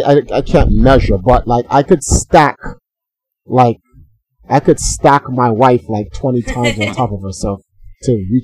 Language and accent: English; New York, United States; You think you know, growing up in New York and you hear about Niagara Falls, et cetera, et cetera.